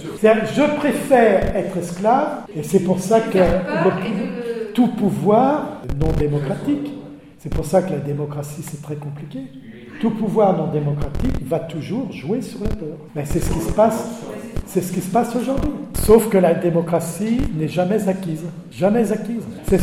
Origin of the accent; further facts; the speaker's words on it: France; born there; Je suis né là, je suis né en France et je suis pas né au Kenya.